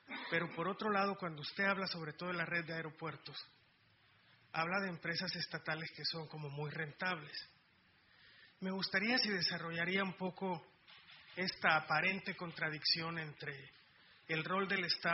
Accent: El Salvador; soy un periodista de El Salvador.

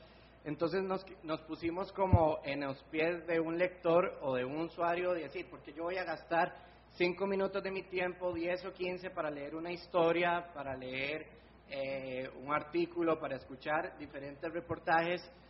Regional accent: Costa Rica; Y en mi país, en Costa Rica, se está dando un fenómeno

